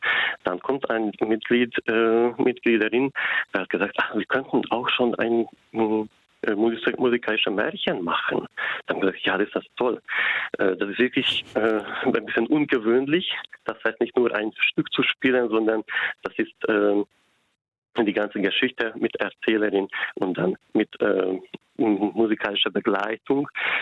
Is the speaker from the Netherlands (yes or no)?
no; Hungary; German is a second language; now in Germany; ich wohne seit 12 Jahren hier in Ahrtal. So, ich komme ursprünglich aus Ungarn, aber hier in Ahrtal ist das für mich wie eine zweite Heimat geworden.